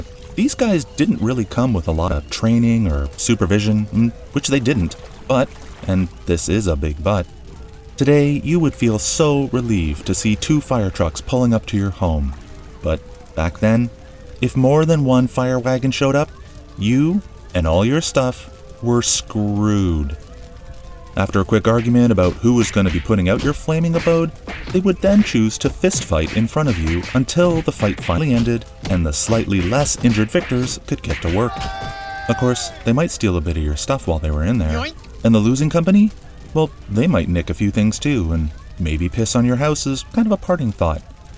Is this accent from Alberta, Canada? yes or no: no; Toronto, Ontario, Canada; center of finance and business and entertainment, and also raccoons, which we call trash pandas, and my hometown.